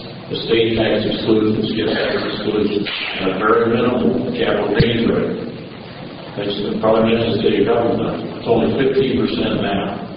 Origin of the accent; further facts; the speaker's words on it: Iowa, United States; I'm from Iowa.